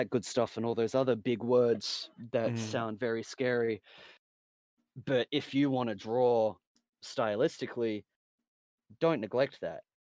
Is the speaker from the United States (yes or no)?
no; Australia; It's like, I'm an Australian dude.